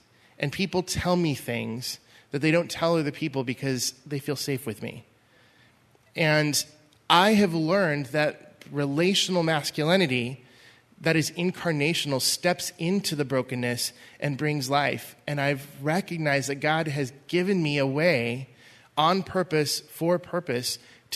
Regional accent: Washington, United States; So I grew up in Central Washington back in the 80s. It was a farming/sports-driven community.

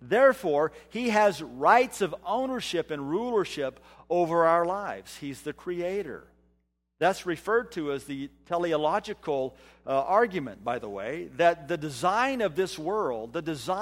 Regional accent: California, United States; I came from California where you didn't have to do that, and I didn't know.

